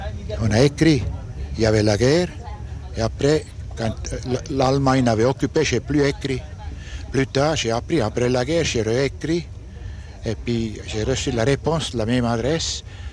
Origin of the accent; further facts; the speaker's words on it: Burgdorf, Bern, Switzerland; moved away; le 16 décembre 1936, je suis parti de Burtorf, c'est dans l'Emmendal, près de Berne.